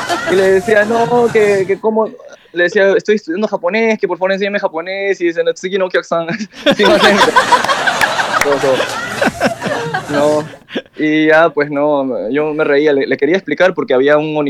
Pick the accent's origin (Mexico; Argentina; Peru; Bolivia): Peru; moved away as an adult; now in Japan; Yo llegué a los 19 años, yo no tenía una raíz, o sea, digamos que mi lengua materna es el español, uh-huh. pero digamos que en el Perú, 4 meses antes de partir a Nihon, estudié bastante de manera autodidacta